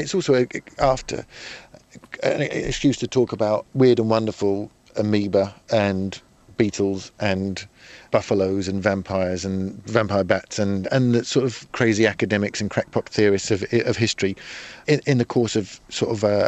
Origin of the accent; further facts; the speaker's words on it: Codicote, East of England, United Kingdom; I grew up in a little village called Codicut, which is near Nebworth, where they have the pop festival.